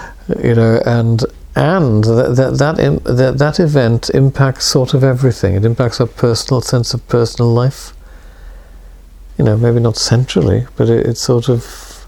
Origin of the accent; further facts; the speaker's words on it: Swansea, Wales, United Kingdom; because I come from Swansea, where Fernall also lives